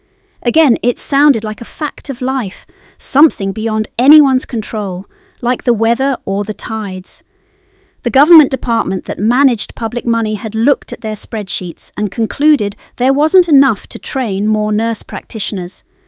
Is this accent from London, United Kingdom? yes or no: no; Newport, South East England, United Kingdom; I grew up in Newport watching the ferries carry people back and forth to the mainland, but I always knew this island was where I belonged.